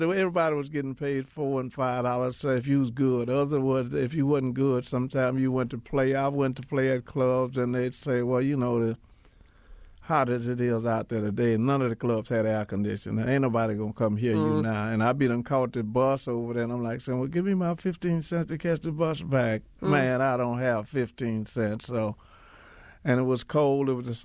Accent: Louisiana, United States

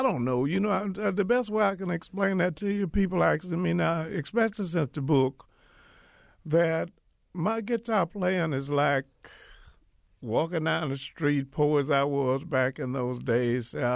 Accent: Louisiana, United States

